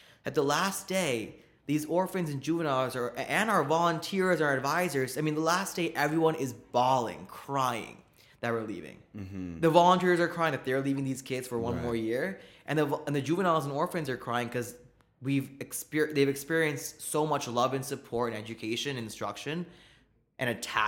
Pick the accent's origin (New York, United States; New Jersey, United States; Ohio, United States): New Jersey, United States; I mean, I'm from New Jersey, which is where Browntown Central is.